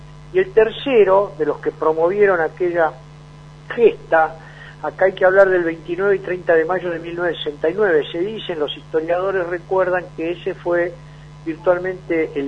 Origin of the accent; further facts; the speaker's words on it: Mar del Plata, Buenos Aires Province, Argentina; yo estaba en Mar del Plata, yo soy marplatense